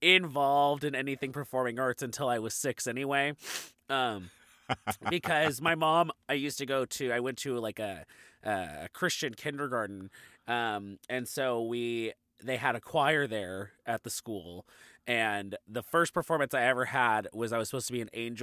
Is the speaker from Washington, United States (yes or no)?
yes; Tacoma, Washington, United States; born there; Yeah, I was born in Tacoma, so very close to Seattle.